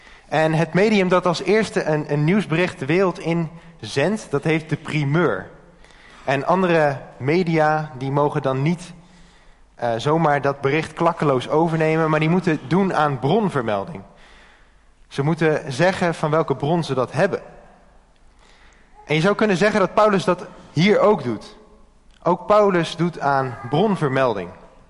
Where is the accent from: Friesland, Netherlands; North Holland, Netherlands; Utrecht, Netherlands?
Utrecht, Netherlands; Houten; ik ben 25 jaar oud. Ik kom uit Houten.